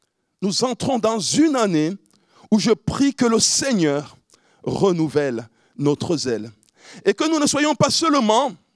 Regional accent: Cameroon; now in France; En ce qui me concerne, je suis originaire du Cameroun et je vis en France depuis 22 ans.

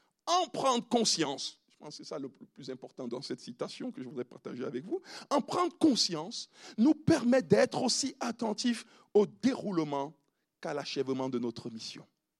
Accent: Cameroon; Et chez moi, au Cameroun, c'est comme ça qu'on fait.

